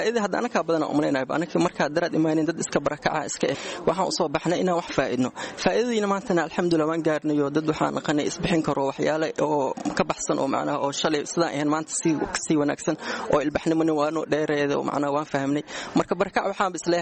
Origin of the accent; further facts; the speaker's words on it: Mogadishu, Banaadir, Somalia; Walaal aniga horta waxaan ka imid magaalada Muqdisho 1998